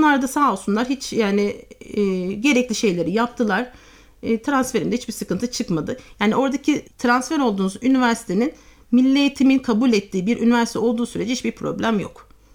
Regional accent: Istanbul, Turkey; Ben üniversiteyi dediğim gibi İstanbul'da doğdum, üniversiteyi İstanbul'da okudum. Büyük bir şehirde hani büyüdüm, okula gittim.

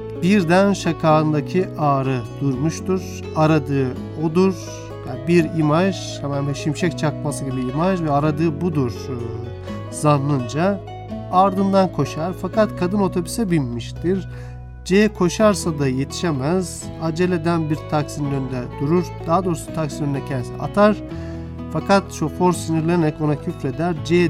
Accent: Ankara, Turkey; Biz de bir Ankaralı olarak tabii hemen bu habere ilgi göstermemizin sebebi

